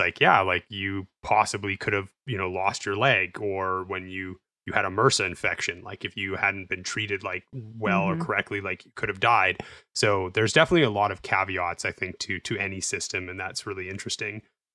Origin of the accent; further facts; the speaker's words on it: Canada; I'm Canadian